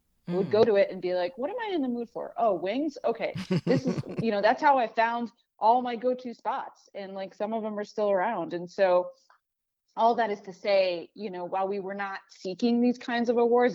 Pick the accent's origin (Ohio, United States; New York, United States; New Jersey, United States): New Jersey, United States; now in Baltimore, United States; a bagel, like I said, was ubiquitous growing up in New Jersey, but we really hadn't found that kind of taste of home in the same way.